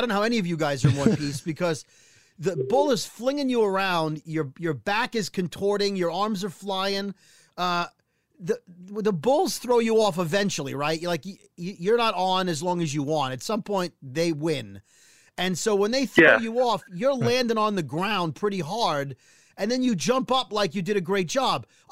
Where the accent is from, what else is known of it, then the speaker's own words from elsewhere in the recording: Brooklyn, New York, United States; we're two guys from Brooklyn, New York. The closest we came to bulls growing up was going to McDonald's.